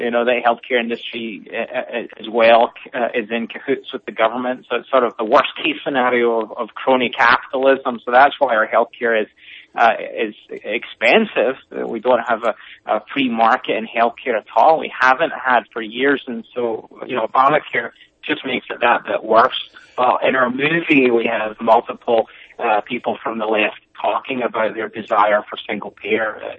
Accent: Scotland, United Kingdom; How dare you? I'm Scottish.

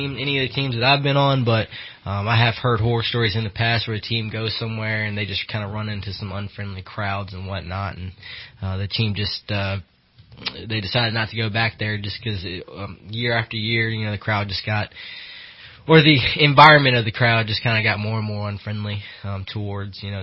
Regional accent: Virginia, United States; I'm originally from Virginia.

